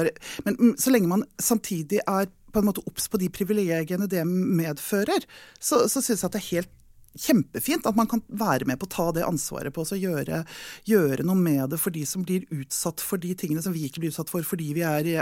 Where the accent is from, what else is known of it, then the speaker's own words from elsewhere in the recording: Northern Norway, Norway; jeg også egentlig fra Nord-Norge, selv om ingen hører det på dialekten min